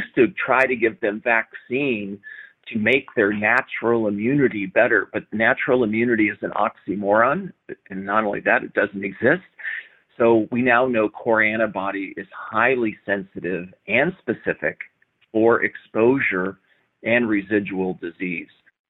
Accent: Kansas, United States; I am an optimist. I'm from Kansas.

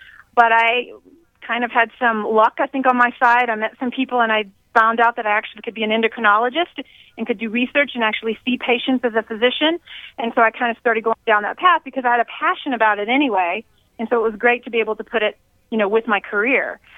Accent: Houston, Texas, United States; also born or lived in Dallas; I was born in Dallas, but raised in Houston and went to Baylor College of Medicine in Houston for medical school.

